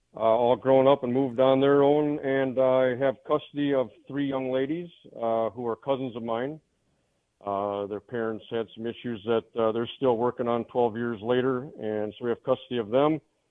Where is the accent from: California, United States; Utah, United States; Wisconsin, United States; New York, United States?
Wisconsin, United States; but I am from Wisconsin. Back in 1980, my father was a Juneau County deputy.